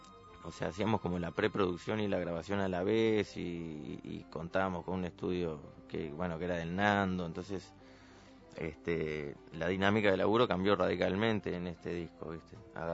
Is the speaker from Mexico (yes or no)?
no; Uruguay; y Tobis, que somos uruguayos.